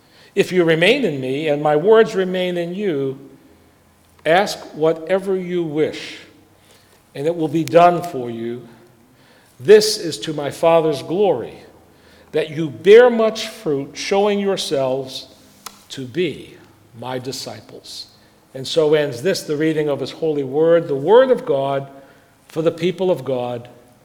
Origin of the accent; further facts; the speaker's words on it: Lawrence, Massachusetts, United States; When I was a young man growing up in Lawrence, Massachusetts